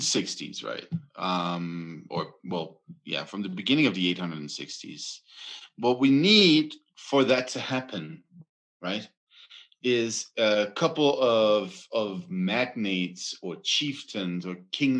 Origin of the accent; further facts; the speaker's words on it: Aarhus, Central Denmark Region, Denmark; just south of my hometown, Aarhus, in Denmark